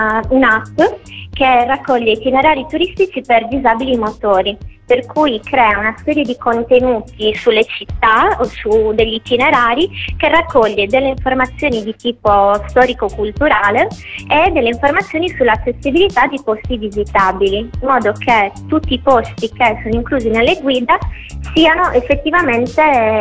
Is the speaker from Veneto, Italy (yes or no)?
no; Milan, Lombardy, Italy; noi siamo di Milano, quindi abbiamo iniziato da quello che c'era più vicino